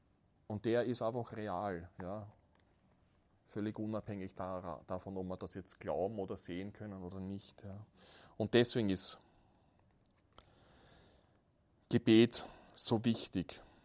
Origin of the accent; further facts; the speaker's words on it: Austria; Und ich weiß, wir haben so ein gestörtes Verhältnis, gerade bei uns in Österreich, zu Kampf und zu Krieg, weil wir zwei Kriege verloren haben